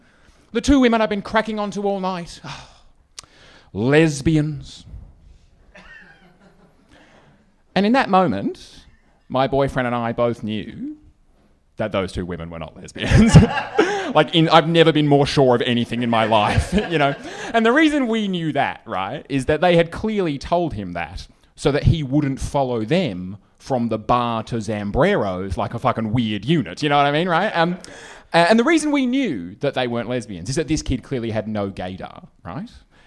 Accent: Adelaide, South Australia, Australia; My boyfriend and I, we were in my hometown of Adelaide.

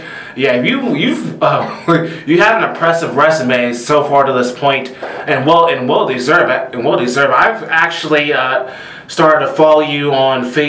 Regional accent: Stockbridge, Georgia, United States; now I'm originally from the South, state of Georgia, Atlanta, but I was born and raised in Stockbridge, Georgia, which is 30 minutes away from Atlanta.

